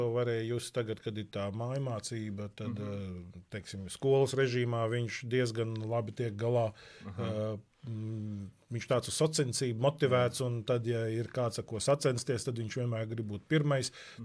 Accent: Liepāja, Latvia; kā es teicu, es uzaugu Liepājā, un man viena spēcīga atmiņa no Liepājas

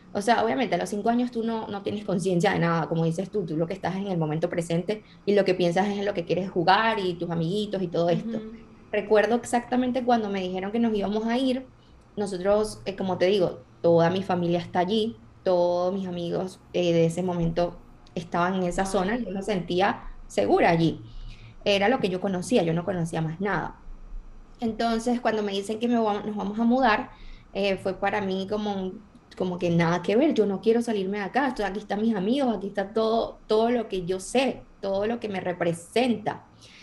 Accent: Caracas, Capital District, Venezuela; born there; yo nací en Caracas, en un barrio que se llama 23 de Enero, que no sé si alguna gente lo conoce. Mi familia, toda mi familia es de esa zona popular.

